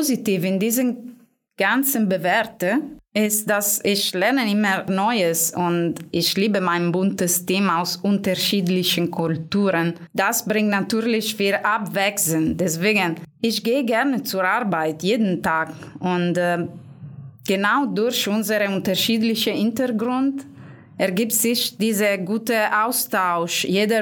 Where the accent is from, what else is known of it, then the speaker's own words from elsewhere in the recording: Italy; German is a second language; Und stell dich vor, ich bin Italienerin und ich muss auf Deutsch und auf Englisch meinen Job zu verstehen und zu lernen.